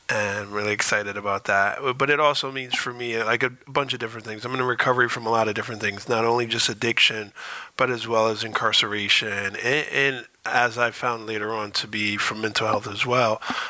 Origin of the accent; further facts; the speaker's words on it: Stanford, United States; I grew up in Stanford. I grew up in a project called Friendship House